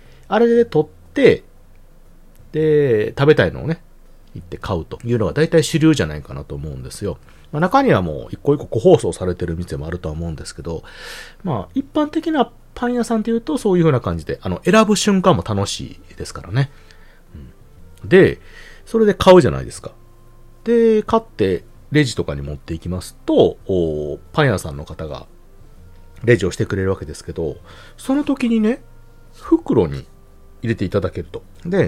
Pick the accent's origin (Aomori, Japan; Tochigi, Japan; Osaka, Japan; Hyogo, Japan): Hyogo, Japan; 私、兵庫県のね、生まれで、神戸市の近くに生まれ育ちまして、